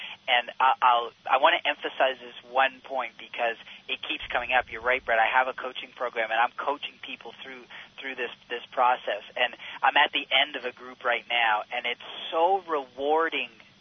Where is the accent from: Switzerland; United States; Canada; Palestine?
Canada; I'm just a guy. I'm just a Canadian, and I struggle just like everybody else.